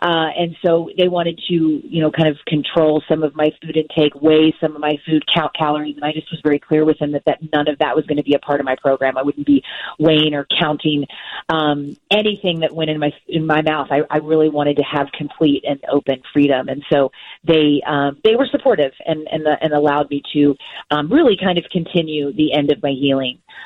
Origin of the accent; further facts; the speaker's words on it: Kentucky, United States; So I grew up in Kentucky, so I grew up on fried chicken and casseroles and macaroni and cheese and brisket and all of it.